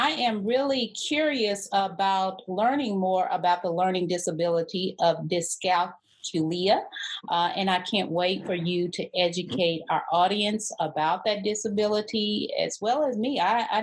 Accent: Texas, United States; as y'all know, I'm a Texan, and I love me some Texas.

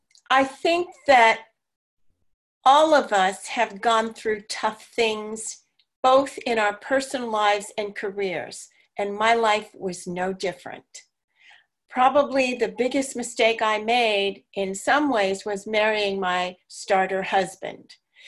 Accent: New York, United States; also born or lived in New Mexico; now in Portland, United States; Currently, I live in the Portland, Oregon metro area, and I am originally from New York, so some of you will pick up my accent for sure. And I spent 20 years in New Mexico before coming here.

